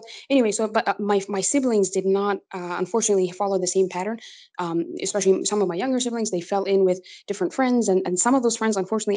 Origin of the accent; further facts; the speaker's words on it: New Jersey, United States; and then we moved to the US and I grew up in New Jersey for the rest of my childhood.